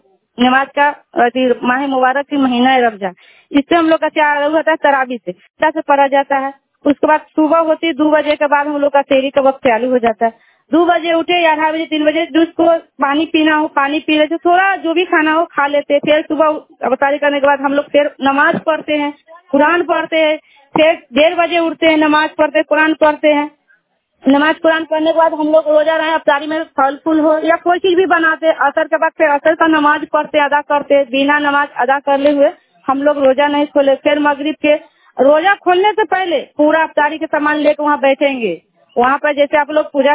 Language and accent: Hindi; Patahi, Bihar, India; मेथरापुर पताही के रहने वाले।